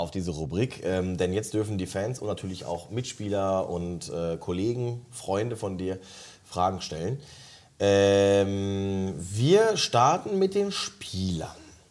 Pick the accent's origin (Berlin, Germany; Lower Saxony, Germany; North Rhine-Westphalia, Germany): North Rhine-Westphalia, Germany; Hamm; ich komme ja aus Hamm, aus dem Ruhrgebiet, und wir haben da so eine kleine Halle, Zentralhalle heißt